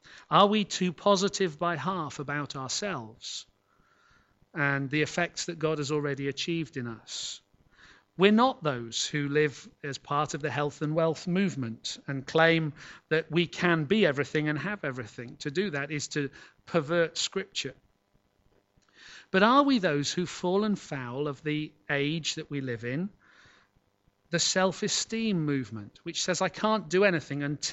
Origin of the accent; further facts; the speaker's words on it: Scotland, United Kingdom; as a boy growing up in Scotland those years ago.